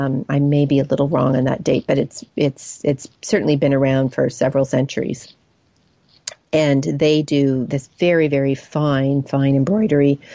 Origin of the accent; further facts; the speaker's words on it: Canada; that's me as a Canadian. You know, the Queen is our head of state in Canada, as she is in Britain.